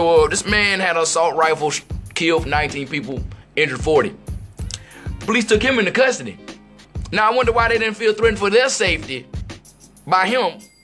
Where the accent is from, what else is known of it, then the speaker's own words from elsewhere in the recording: Mississippi, United States; because I saw one video that actually took place in my home state of Mississippi.